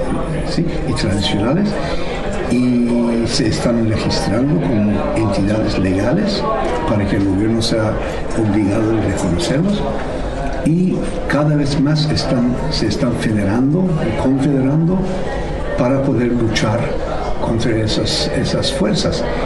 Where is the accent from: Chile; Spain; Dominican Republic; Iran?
Iran; Por ejemplo, en mi tierra en Irán